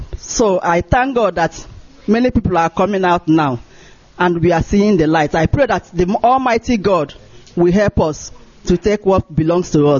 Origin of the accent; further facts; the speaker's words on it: Aba, Imo, Nigeria; I'm from Imo State, in Aba.